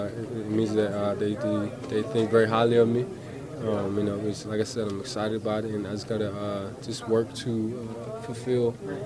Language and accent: English; New Jersey, United States; I grew up in New Jersey, so there's definitely a lot of Steelers fans there.